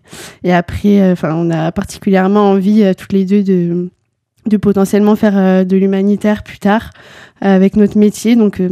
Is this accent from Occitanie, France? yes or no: no; Bayonne, Nouvelle-Aquitaine, France; Alors moi, du coup … je viens de Bayonne.